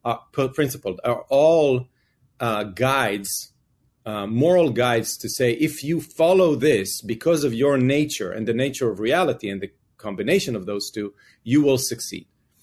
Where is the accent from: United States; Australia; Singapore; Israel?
Israel; And I grew up in Israel, and I was growing up in a very conservative environment